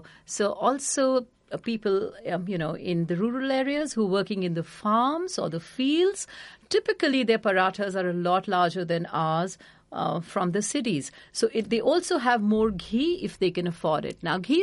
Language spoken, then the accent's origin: English; India; as an Indian person here